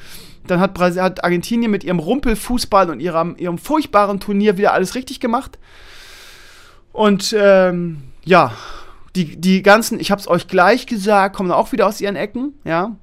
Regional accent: Germany; das gibt mir ein Gefühl von, ich bin Deutscher und ich gehöre dazu

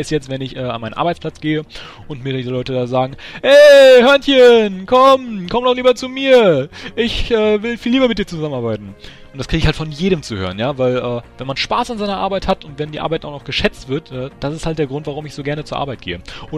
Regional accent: Rostock, Mecklenburg-Vorpommern, Germany; Einraumwohnung hier gefunden in Rostock. Also ich bin hier quasi direkt wieder in meinem Wohnort, wo ich aufgewachsen bin.

